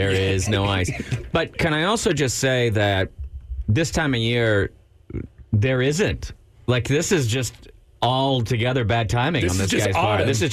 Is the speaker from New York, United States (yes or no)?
no; Austin, Texas, United States; I'm from Austin, Texas. Austin, Texas.